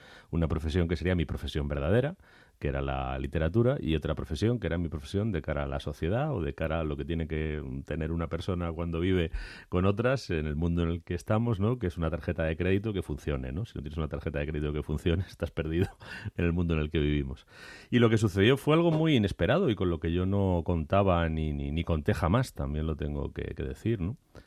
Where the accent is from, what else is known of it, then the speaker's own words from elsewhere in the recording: Madrid, Community of Madrid, Spain; born there; está dentro del distrito de Latina, está en la raya entre Latina y Carabanchel y del lado de Latina, pero vamos, cuando yo nací, aquello era Carabanchel.